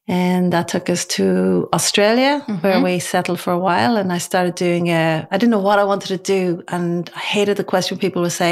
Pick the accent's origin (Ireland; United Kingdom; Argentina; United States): Ireland; growing up in Ireland, I always adored chocolate